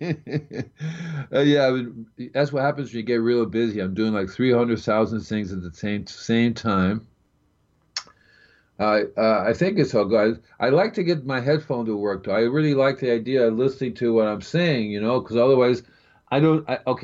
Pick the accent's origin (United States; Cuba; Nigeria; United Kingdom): Cuba; also born or lived in Puerto Rico; Really early in my life, I got, because I grew up in Cuba and Puerto Rico. Those are really good mushrooms places.